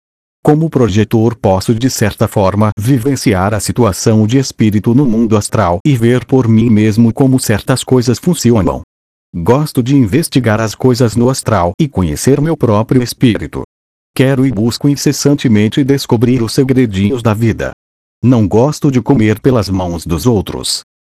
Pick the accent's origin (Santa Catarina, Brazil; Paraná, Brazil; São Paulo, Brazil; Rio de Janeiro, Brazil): Paraná, Brazil; Jaguapitã; born there; sou brasileiro, filho e neto de imigrantes espanhóis, nasci na cidade de Jaguapitã, estado do Paraná